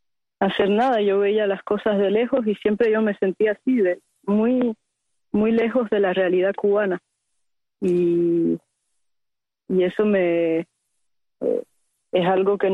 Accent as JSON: {"language": "Spanish", "country": "France", "tie": "born or raised there", "also_born_or_lived": "Cuba", "said": "yo nací en Cuba, pero crecí en Francia"}